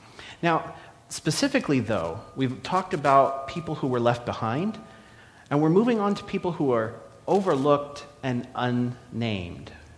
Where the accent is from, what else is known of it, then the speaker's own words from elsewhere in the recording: Pennsylvania, United States; Sorry, I came from Podunk, Pennsylvania, so I feel like I can claim that.